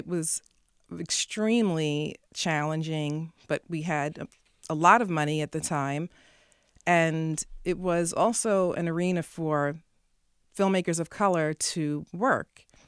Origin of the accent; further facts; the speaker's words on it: Staten Island, New York, United States; I was born black, and I grew up on Staten Island, survived a lot of racial, was in the middle of a lot of racial tension.